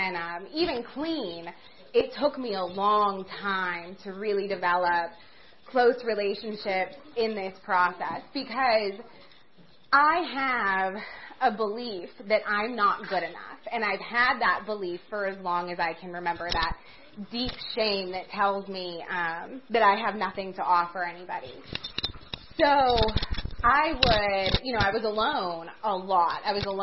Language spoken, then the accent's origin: English; Washington, United States; Yeah, I am from Washington. I am from the Icana area, the Interstate Crossroads area.